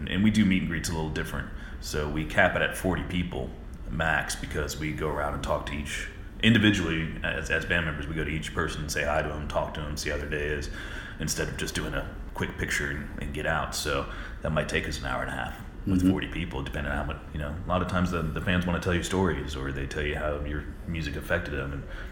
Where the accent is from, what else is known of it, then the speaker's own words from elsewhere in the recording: Florida, United States; It's very cold. I'm from Florida.